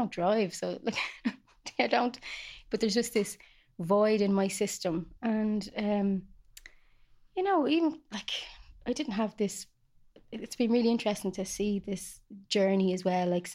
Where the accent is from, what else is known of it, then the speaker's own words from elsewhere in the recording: Ireland; growing up in Ireland. And, you know, it was 1980 when I was born.